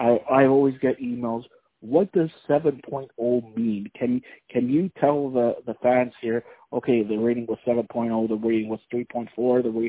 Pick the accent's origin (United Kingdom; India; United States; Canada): Canada; As you know, I'm Canadian.